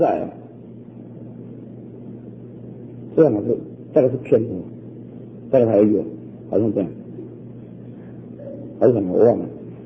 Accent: China; 我们中国人啊，中国基督徒，我听那话听了好多次

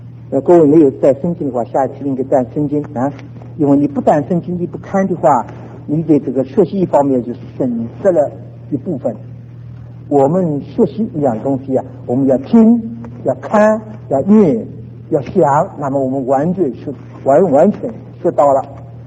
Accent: Shanghai, China; 我们上海人叫一个人呢，不称之的哈，叫他花头

